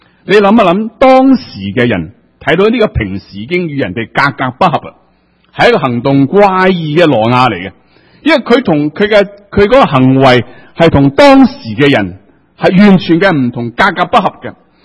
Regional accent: China; 我们大家知道有一句说话，我们中国人经常说，就是江山易改，品性难移。

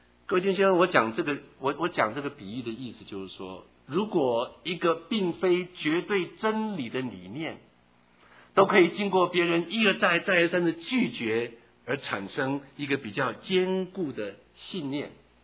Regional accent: Taiwan; 我们台湾人说厚道哈

